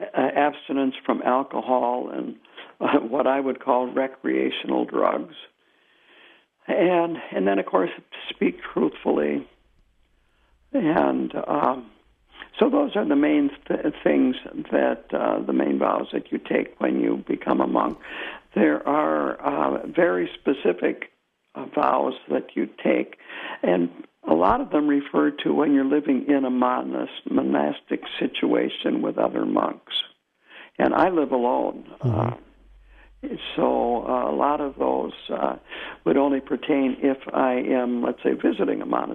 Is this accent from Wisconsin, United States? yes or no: yes; Madison, Wisconsin, United States; born there; I am of Norwegian descent. I was born in Madison, and I was brought up Lutheran, of course. And in fact, my parents met in St. Olaf.